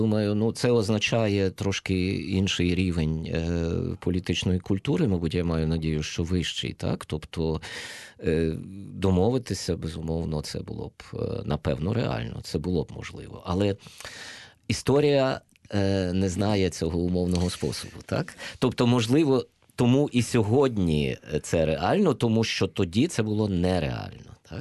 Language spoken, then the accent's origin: Ukrainian; Ivano-Frankivsk Oblast, Ukraine; у нас в околицях мого рідного міста, на Прикарпатті, в Галичині